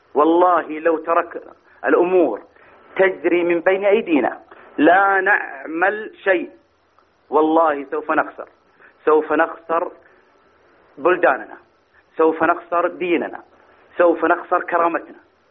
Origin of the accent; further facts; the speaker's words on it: Saudi Arabia; أنا من السعودية، والله لا أسمح أحد يتجرع على هذه الدولة